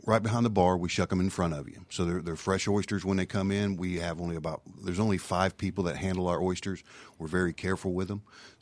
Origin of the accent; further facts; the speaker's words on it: Alabama, United States; growing up on the Gulf Coast, South Alabama, one of the things when we got to Atlanta, we really missed seafood, the fresh seafood that we grew up eating.